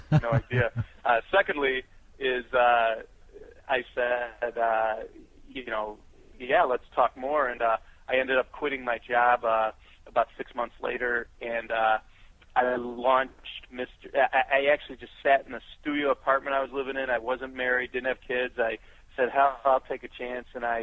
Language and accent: English; Chicago, Illinois, United States; I just happened to be standing next to a guy that had a radio show in my hometown of Chicago